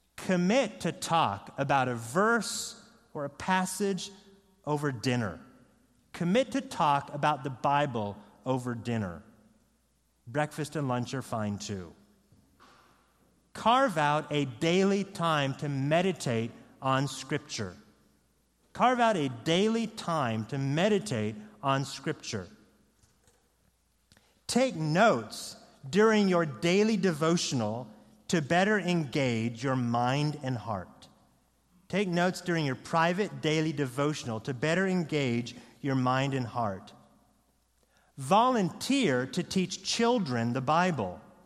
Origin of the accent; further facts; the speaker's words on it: Oregon, United States; I'm from Oregon, and so I like Nike.